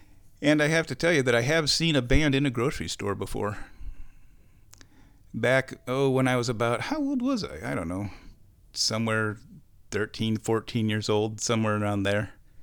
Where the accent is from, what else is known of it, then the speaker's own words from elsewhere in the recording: Nebraska, United States; Come on, I'm from Nebraska.